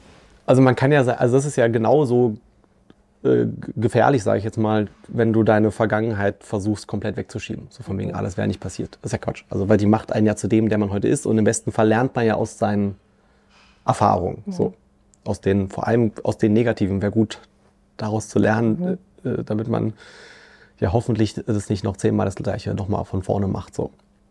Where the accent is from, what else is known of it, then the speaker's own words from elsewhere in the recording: Germany; born there; weil ich bin ja in der DDR noch geboren